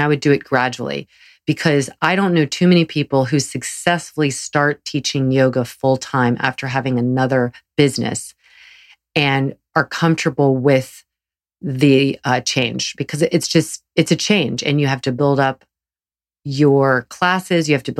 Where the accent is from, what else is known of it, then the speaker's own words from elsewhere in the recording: Southern United States, United States; They're a Southern, growing up in the South, they're very, very prevalent there